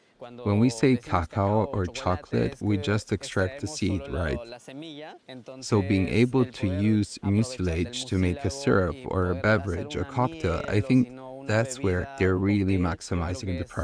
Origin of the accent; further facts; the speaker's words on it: Andean highlands, Peru; since I come from the Peruvian highlands and they come from the jungle